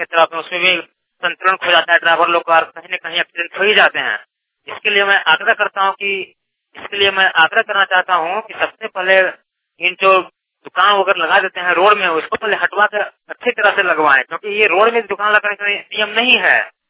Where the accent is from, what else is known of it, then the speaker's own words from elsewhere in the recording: Jharkhand, India; जिला बोकारो का रहने वाला हूँ। हम लोग का जिला बोकारो है, थाना कसमार है।